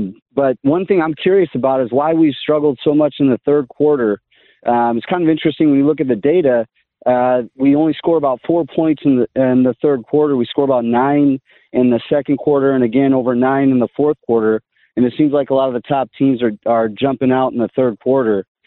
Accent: California, United States; I'm a fan from California. I'm one of the biggest Lions fans out there

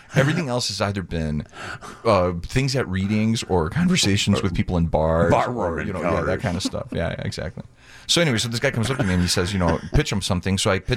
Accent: Cicero, Illinois, United States; And I grew up in Cicero.

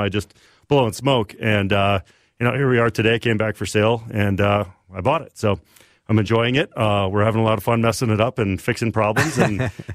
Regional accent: Redwood Falls, Minnesota, United States; also born or lived in Milwaukee / Chicago; Yeah, I grew up in Redwood Falls, southwest Minnesota. Small town, 4,000 people if you're not familiar with it.

